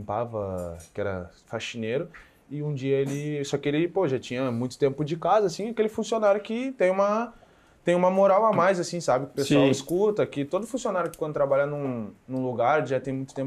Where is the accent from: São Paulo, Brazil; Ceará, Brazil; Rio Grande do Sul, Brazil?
Rio Grande do Sul, Brazil; Alvorada; eu cresci em Alvorada e eu sou muito apegado em casa, né?